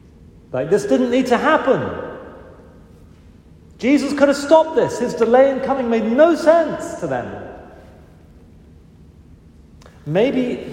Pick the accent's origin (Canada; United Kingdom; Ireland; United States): United Kingdom; England; I'm English, so clearly I'm not a crier.